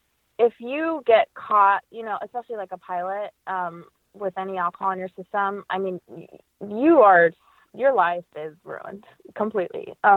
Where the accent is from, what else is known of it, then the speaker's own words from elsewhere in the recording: Las Vegas, Nevada, United States; now in Boston, United States; Like, yeah, I grew up in Las Vegas, but I'm based in Boston, but that's not really my home.